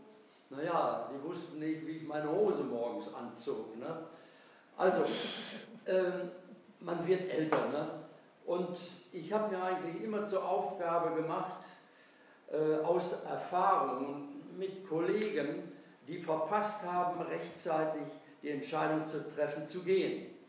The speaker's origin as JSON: {"language": "German", "region": "Bavaria", "country": "Germany", "said": "Ich komme nämlich aus Franken"}